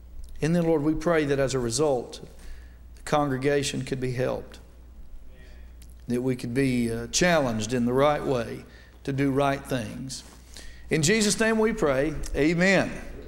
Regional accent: Coleman, Alabama, United States; And I'm from Alabama. I'm from Coleman, Alabama, though. That's north Alabama.

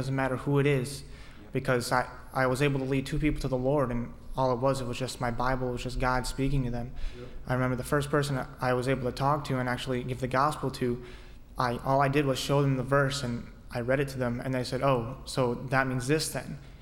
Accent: Pennsylvania, United States; I'm from Pennsylvania.

